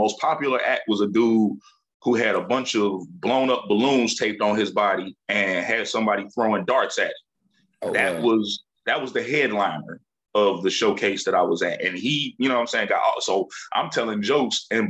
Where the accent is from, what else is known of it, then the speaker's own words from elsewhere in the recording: Cincinnati, Ohio, United States; now in Atlanta, United States; I was the candy lady in the trap on the east side for a little bit here in Atlanta. But nah, growing up in Cincinnati